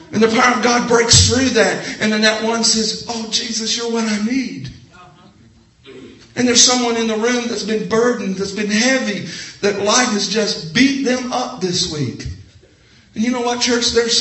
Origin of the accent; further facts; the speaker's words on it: Nashville, Tennessee, United States; I grew up in Nashville, Tennessee. The church that I worshiped in Nashville, Tennessee, I was the music director at, had a little bit of country flavor.